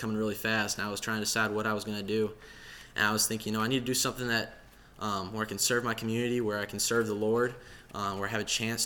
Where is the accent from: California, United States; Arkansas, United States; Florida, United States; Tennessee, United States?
Tennessee, United States; Chapel Hill; Like I said, I'm from Chapel Hill, Tennessee.